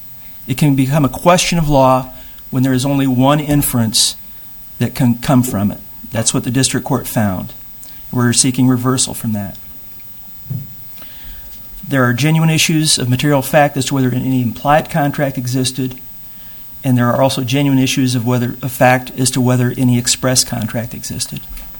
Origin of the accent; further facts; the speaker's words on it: Des Moines, Iowa, United States; from Des Moines, Iowa.